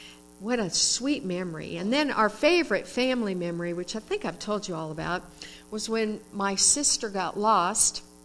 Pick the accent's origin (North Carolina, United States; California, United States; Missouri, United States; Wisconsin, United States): California, United States; I grew up in California, and my grandparents and all that extended part of the family were in Minnesota